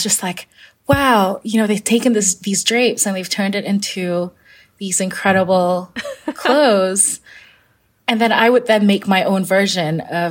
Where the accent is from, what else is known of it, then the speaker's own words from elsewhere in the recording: Kuala Lumpur, Malaysia; I grew up in Kuala Lumpur, Malaysia